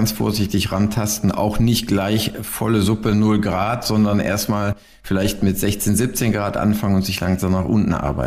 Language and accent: German; Germany; Damit sind wir Deutsche wirklich Vize-Weltmeister hinter den Finnen.